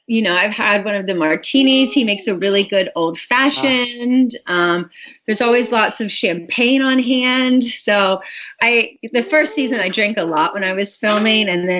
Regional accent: Georgia, United States; now in Malibu, United States; growing up in Georgia and seeing 90210, I mean, that was like California.

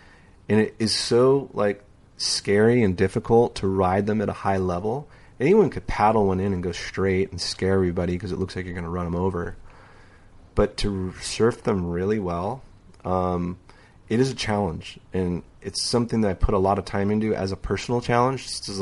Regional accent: San Diego, California, United States; born or raised there

